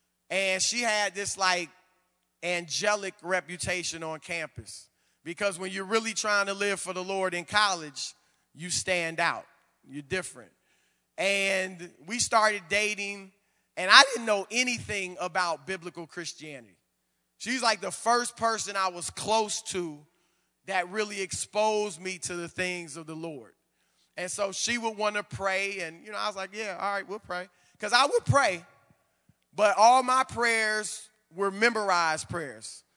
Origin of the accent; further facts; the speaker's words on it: Louisiana, United States; So I'm from Louisiana, and I grew up Catholic from a good family.